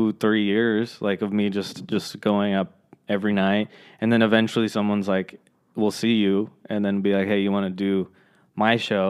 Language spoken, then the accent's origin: English; Concord, California, United States; also born or lived in Oakland; So I was born in Oakland, and I was there for, like, elementary school. Then I moved to, like, Concord, which is, like, East